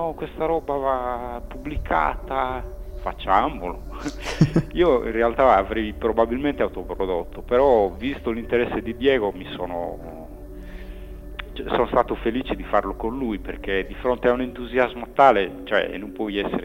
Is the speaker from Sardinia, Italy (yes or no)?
yes; Sardinia, Italy; è una cosa abbastanza particolare se uno pensa che io vengo dalla Barbagia